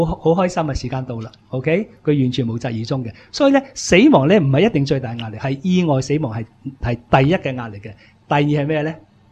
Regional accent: Hong Kong; 我哋香港人，我哋有啲咩對策咧？

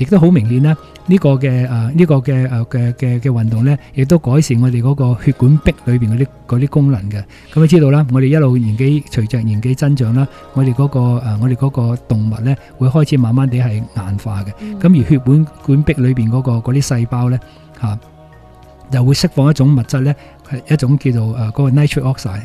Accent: Hong Kong; 其实而家我哋都香港人都见过啦

